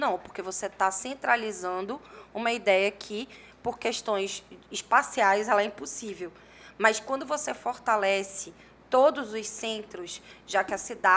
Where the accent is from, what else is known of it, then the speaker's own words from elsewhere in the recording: Paraíba, Brazil; eu sou uma mulher e sou uma mulher nordestina. Eu sou da Paraíba e vim para o Amazonas